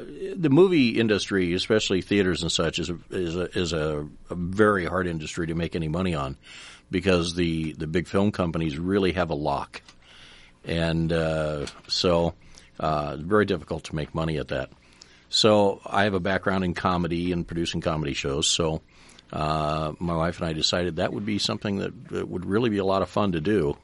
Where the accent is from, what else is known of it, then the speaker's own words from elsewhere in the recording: Ankeny, Iowa, United States; kind of like I grew up in Ankeny when it was very small.